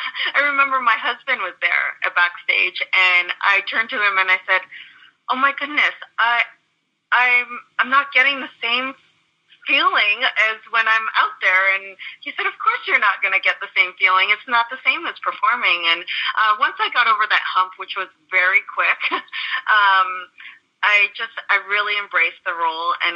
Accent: Toronto, Ontario, Canada; I'm going to have some friends drive up from Toronto, my hometown

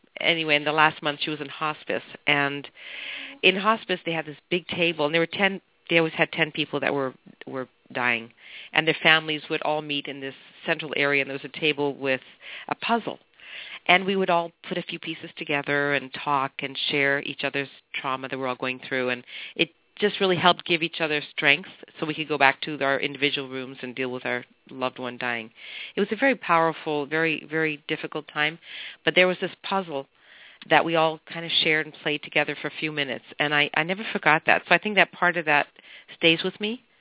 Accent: Montreal, Quebec, Canada; born there; I was born in Montreal. My parents left Hungary in 1956

